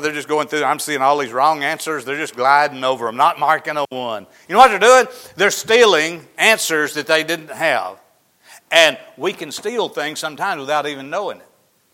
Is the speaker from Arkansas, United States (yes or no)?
yes; Arkansas, United States; I used to go over to Tate's store, there where I grew up in Izzard County